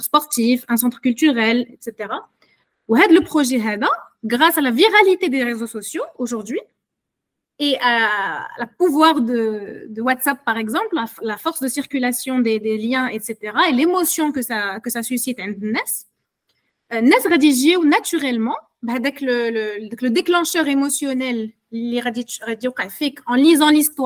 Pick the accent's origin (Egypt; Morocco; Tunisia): Morocco; المشكل اللي عندنا في المغرب